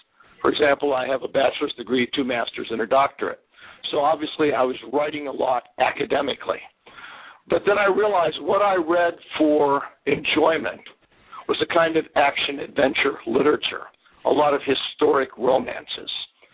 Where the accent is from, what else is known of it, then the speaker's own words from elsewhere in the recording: New Eagle, Pennsylvania, United States; I'm from New Eagle, Pennsylvania, which is right next to a little town called Denora.